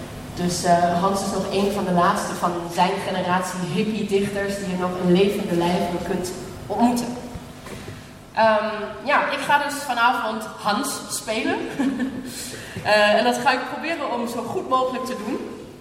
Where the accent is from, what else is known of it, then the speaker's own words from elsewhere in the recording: Germany; Dutch is a second language; moved away as an adult; now in Netherlands; En ik kom oorspronkelijk uit Duitsland. Maar ik ben hier naartoe gekomen om te studeren.